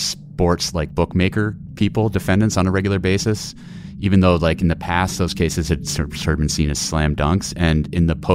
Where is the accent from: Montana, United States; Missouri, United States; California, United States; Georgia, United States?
Montana, United States; Yes. Chuck, I am from Montana. I am allowed to say that.